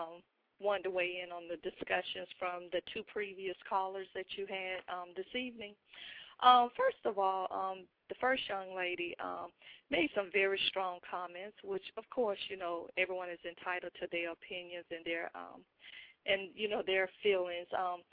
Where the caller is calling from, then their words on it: Atlanta, Georgia, United States; I'm calling from the Atlanta area.